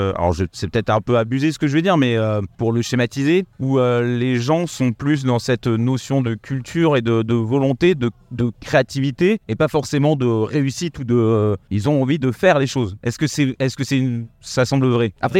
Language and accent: French; France; ah, je suis français, ça va pas être bon.